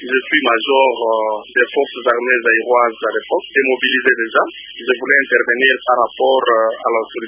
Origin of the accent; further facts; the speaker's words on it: DR Congo; Moi, j'estime que c'est pratiquement comme ça se passe ici chez nous en Afrique, en particulier au Congo